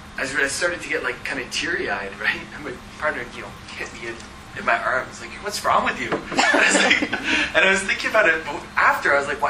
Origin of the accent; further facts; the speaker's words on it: Mississauga, Ontario, Canada; like growing up in Meadowvale and being involved in hip-hop, going to parties at Meadowvale Community Center